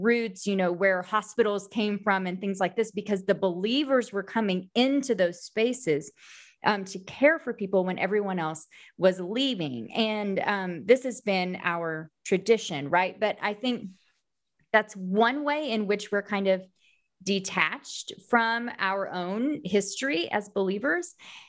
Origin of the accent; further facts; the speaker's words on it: United States; now in Texas, United States; I identify as evangelical and I'm American. I'm in the South. I'm in the Bible Belt. I'm in Texas.